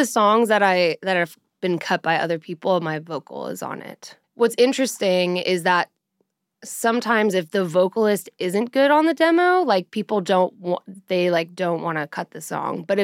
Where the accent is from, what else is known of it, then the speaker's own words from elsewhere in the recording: Colorado, United States; now in Nashville, United States; especially I'm from Colorado. And so when I moved to Nashville, being Western and Southern are very different.